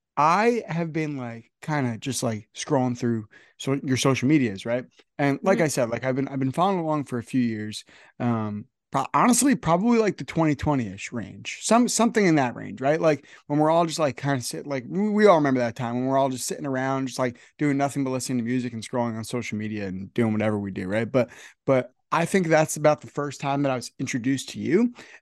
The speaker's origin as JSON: {"language": "English", "region": "New Jersey", "country": "United States", "said": "I'm from New Jersey and like, I know a bunch of people that live there now."}